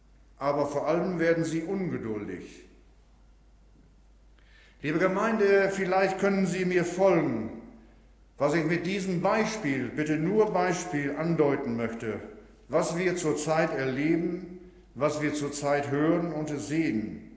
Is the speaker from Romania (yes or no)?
no; Wilsum, Lower Saxony, Germany; das gilt auch da, wo ich herkomme, in Wilsum.